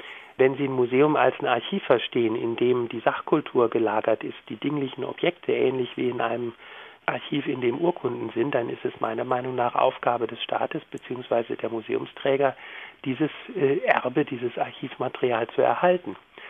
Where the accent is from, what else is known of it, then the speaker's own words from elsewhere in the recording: Baden-Württemberg, Germany; Ich bin hier in Baden-Württemberg aufgewachsen